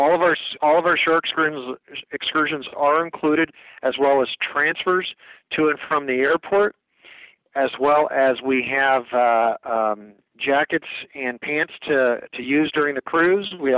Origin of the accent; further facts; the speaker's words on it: Fairbanks, Alaska, United States; I was born and raised here in Alaska, up in Fairbanks